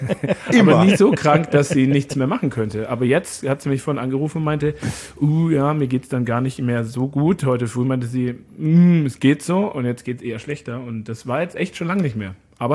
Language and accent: German; Munich, Bavaria, Germany; ich komme ja aus München.